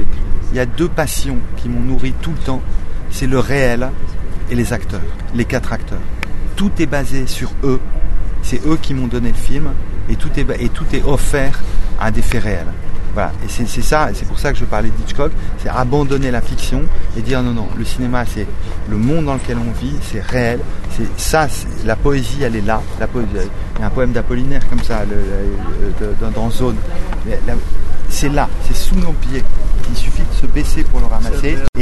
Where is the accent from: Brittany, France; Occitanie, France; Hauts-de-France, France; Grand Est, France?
Hauts-de-France, France; Roubaix; La Vie des Morts, je l'ai tourné à Roubaix. Vous voyez, il a fallu, pour que je trouve ma voie, il a fallu me lester de là d'où je viens.